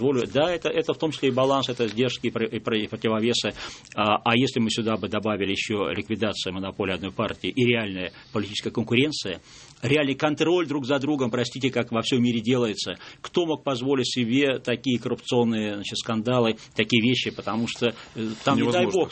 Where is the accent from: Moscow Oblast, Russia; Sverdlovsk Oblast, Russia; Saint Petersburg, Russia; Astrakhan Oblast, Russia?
Saint Petersburg, Russia; мой родной город одно время называли бандитский Петербург.